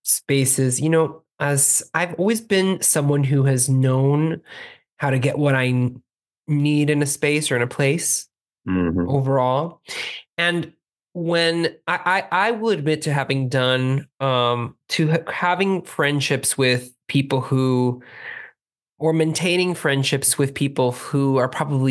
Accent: Miami, Florida, United States; This is a language I've spoken. We grew up in Miami.

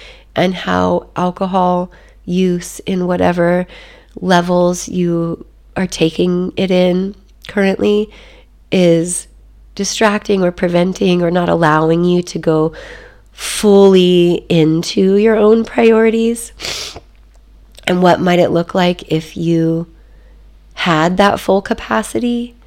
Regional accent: United States; I know it's a big drinking time. I'm certainly an American.

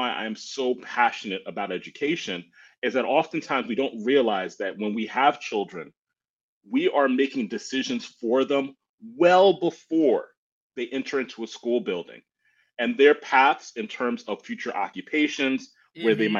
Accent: New York City, New York, United States; And I'm from New York City, in particular in New York City. So shouting out New York City.

